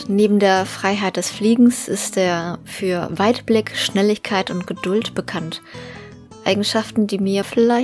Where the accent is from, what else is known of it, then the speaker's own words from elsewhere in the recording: Lower Saxony, Germany; Aus einem kleinen Dorf südlich von Hannover.